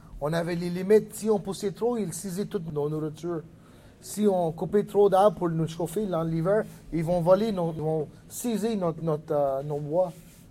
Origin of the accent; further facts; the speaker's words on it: Quebec, Canada; J'étais 18 ans quand ça a déclenché. J'étais impliqué depuis que je suis 17 avec la lutte pour la terre chez nous, à Grasse-Dague.